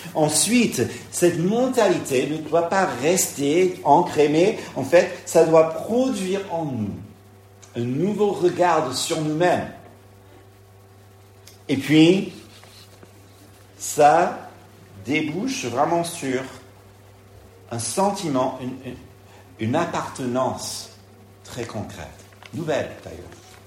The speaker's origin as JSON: {"language": "French", "town": "Paris", "region": "Île-de-France", "country": "France", "said": "C'est difficile en tant que Parisien, hein, en tant que Francilien"}